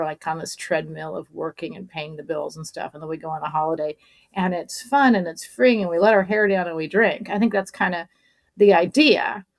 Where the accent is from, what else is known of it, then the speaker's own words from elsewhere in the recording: San Diego, California, United States; And I grew up in San Diego, which is kind of at the far southwestern corner of the U.S.